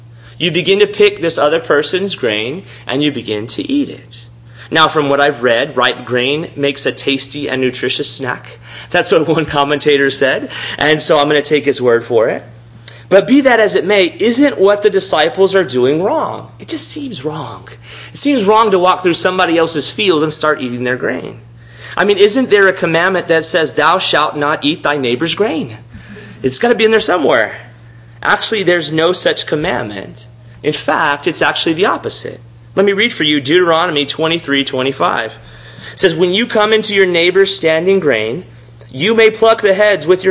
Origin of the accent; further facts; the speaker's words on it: Robstown, Texas, United States; I'm growing up in South Texas in the town of Robstown.